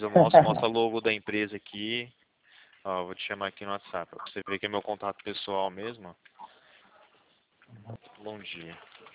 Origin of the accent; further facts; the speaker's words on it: São Paulo, Brazil; Aqui a gente é do interior de São Paulo.